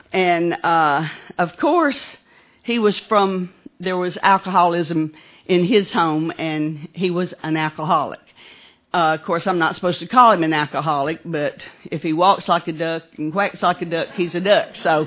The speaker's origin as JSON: {"language": "English", "town": "Kennesaw", "region": "Georgia", "country": "United States", "tie": "born or raised there", "said": "I grew up in Kennesaw, Georgia, and I have to say, Helen grew up in Kennesaw, and we both went to the same grammar school, so it's good to see her."}